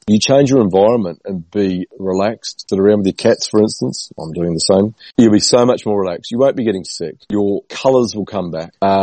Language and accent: English; New Zealand; back growing up in New Zealand, we were allowed to, buy fireworks and blow things up.